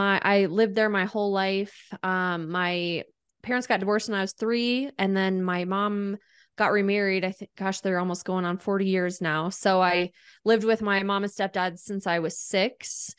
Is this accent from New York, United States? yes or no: no; South Dakota, United States; You know, I appreciate now that I grew up in South Dakota, When I was in high school, I wanted to get out of there.